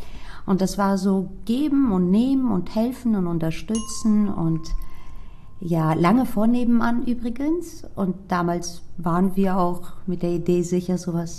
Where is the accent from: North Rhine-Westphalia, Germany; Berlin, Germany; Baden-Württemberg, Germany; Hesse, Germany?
Hesse, Germany; Frankfurt am Main; Ich bin in Frankfurt geboren und Frankfurt am Main, muss man hier dazu sagen, geboren und aufgewachsen und dort ging ich auch zur Schule.